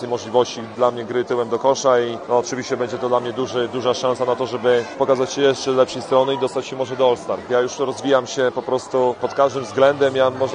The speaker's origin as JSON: {"language": "Polish", "town": "Łódź", "region": "Łódź Voivodeship", "country": "Poland", "tie": "born or raised there", "said": "wracam do rodzinnej Łodzi, na Bałuty, gdzie się wychowałem."}